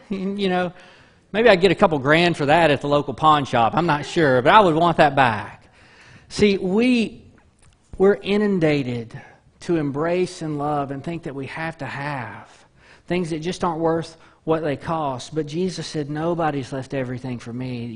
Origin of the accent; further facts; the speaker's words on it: Deweyville, Texas, United States; Now, again, I grew up in Dewayville, formerly Possum Bluff, Texas.